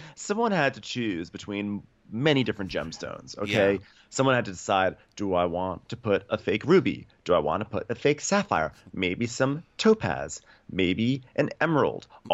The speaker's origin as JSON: {"language": "English", "country": "Australia", "said": "In Australia, I'm an Australian professional."}